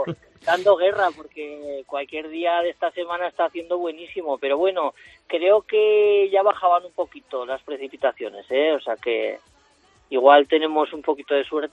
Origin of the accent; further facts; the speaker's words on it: Jaca, Aragon, Spain; siempre tener en cuenta que somos de Jaca y que Jaca se tiene que en parte beneficiar de esto.